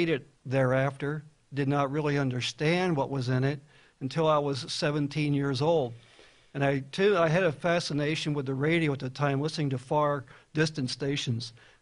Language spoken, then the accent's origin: English; New Jersey, United States; For me, I was raised a Baptist in New Jersey.